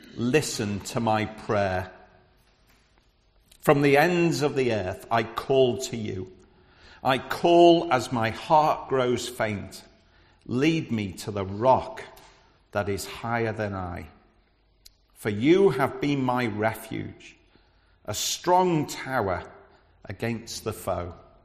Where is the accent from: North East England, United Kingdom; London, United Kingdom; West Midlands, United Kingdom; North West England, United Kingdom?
North West England, United Kingdom; Liverpool; accent: Scouse; You might pick up a bit of my Scouse accent because I'm from Liverpool.